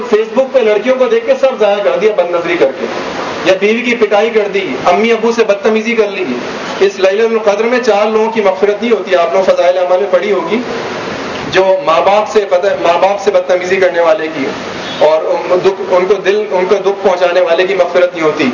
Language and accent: Urdu; Mecca, Makkah Province, Saudi Arabia; also born or lived in Jeddah; now in Karachi, Pakistan; میں 10 سال مکہ میں رہا اور 10 کے قریب جدہ میں, یعنی میرا بچپن جوانی وہیں گزری.